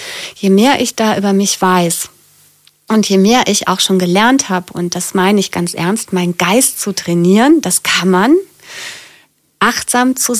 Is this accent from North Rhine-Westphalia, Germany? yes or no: yes; Cologne, North Rhine-Westphalia, Germany; nicht wieder nach Köln zu gehen, was meine Heimatstadt ist